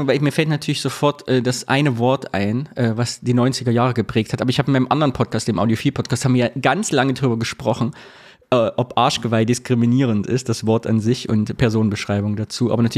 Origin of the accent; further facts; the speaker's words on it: East Germany, Germany; moved away; Da wir geflohen sind aus dem Osten